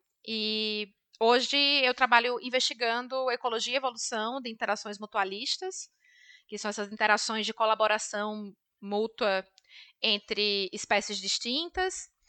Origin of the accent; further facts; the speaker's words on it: Pernambuco, Brazil; Eu sou do interior de Pernambuco